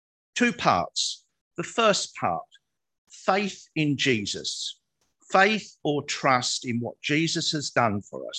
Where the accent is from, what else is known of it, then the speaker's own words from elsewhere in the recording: England, United Kingdom; now in Australia; because of an Englishman, I automatically go to the Oxford. And because I'm now an Australian, I also go to Macquarie.